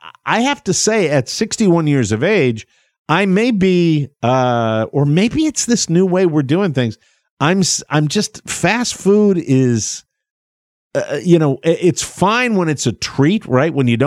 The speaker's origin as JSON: {"language": "English", "region": "Connecticut", "country": "United States", "tie": "born or raised there", "said": "when we got into my home state of Connecticut and drove through my father's workplace for 35 years, Hartford, Connecticut"}